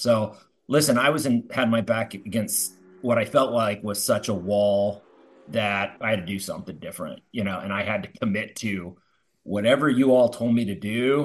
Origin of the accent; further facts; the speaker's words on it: Harrisonburg, Virginia, United States; I'm from Harrisonburg, Virginia.